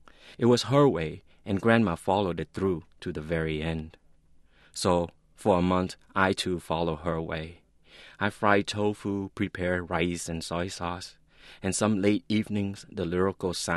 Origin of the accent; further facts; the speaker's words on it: United States; Now, I am an American adult living in cosmopolitan San Francisco